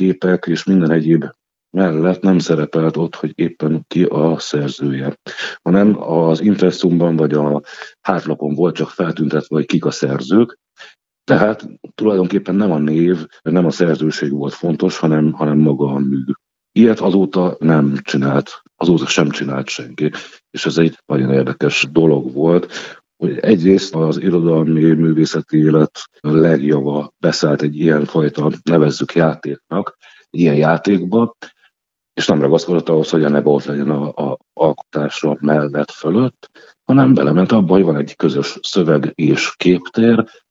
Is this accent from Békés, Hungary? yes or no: no; Miskolc, Borsod-Abaúj-Zemplén, Hungary; leginkább miskolciként ismernek a nevezett irodalmi életben. Leginkább azért, mert ott születtem, a középiskola nagy részét ott végeztem, egyetemre is oda jártam